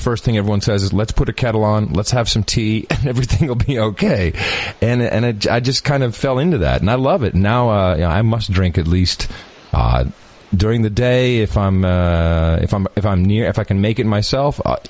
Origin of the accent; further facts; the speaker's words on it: Netherlands; now in United Kingdom; I grew up in Holland, they drink a lot of tea, but they drink it differently than in the UK.